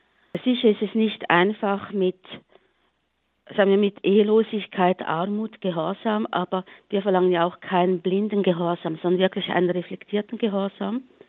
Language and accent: German; Thurgau, Switzerland; also born or lived in Bern / Aargau; Dann haben wir bis zur ersten Bezirksschule im Kanton Aargau gewohnt und dann sind wir in den Thurgau gegangen.